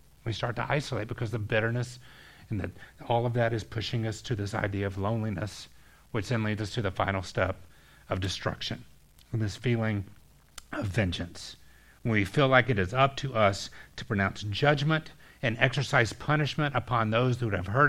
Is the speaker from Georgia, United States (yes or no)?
yes; Atlanta, Georgia, United States; I grew up going to Six Flags. I grew up in Atlanta, going to Six Flags over Georgia.